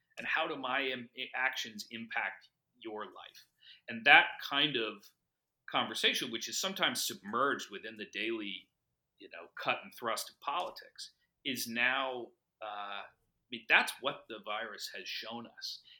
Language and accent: English; Greenwich, Connecticut, United States; And part of growing up in Greenwich was this awareness of a certain, obviously, a sense of abundance.